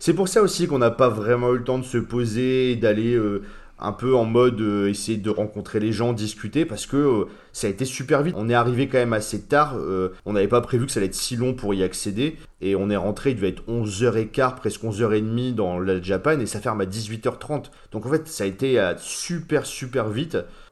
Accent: Hauts-de-France, France; on vient de faire 3 jours de fête chez moi, dans le Nord

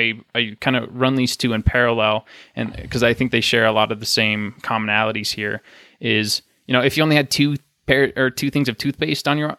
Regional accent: Wyoming, United States; And we're from Wyoming, by the way

